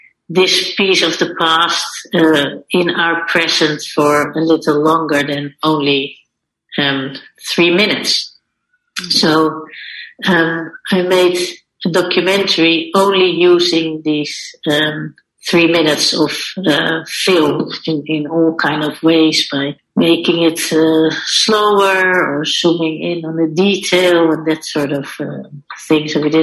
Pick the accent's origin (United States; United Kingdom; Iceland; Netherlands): Netherlands; Amsterdam, North Holland; English is a second language; Amsterdam, my hometown, and London, and Paris